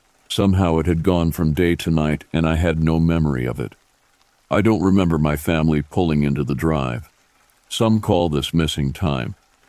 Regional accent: Traverse City, Michigan, United States; I was born in Traverse City, Michigan, and lived there until 1993.

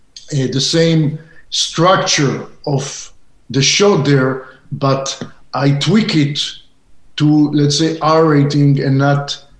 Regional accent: Israel; also born or lived in Southern California; growing up in Israel, then living in Southern California

